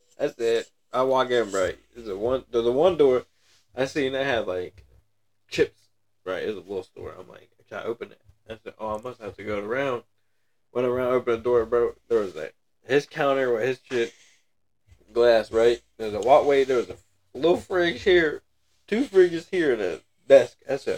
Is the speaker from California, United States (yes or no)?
no; Steubenville, Ohio, United States; I said, I'm sorry. I'm from Steubenville. Right? And she goes, you mean Ohio? I'm like, yeah, I'm sorry.